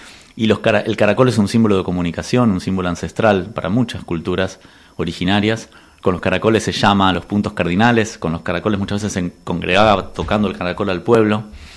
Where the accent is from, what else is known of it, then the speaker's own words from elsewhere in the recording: Argentina; yo soy argentino, pero por parte de padre vengo de Ucrania, por parte de madre de Turquía